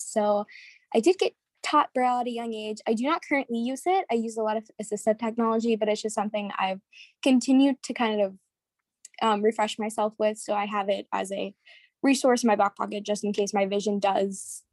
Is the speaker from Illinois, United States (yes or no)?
no; Latrobe, Pennsylvania, United States; Okay, well, I am 17 years old, and I come from Latrobe, Pennsylvania. It's a small town about 45 minutes outside of Pittsburgh.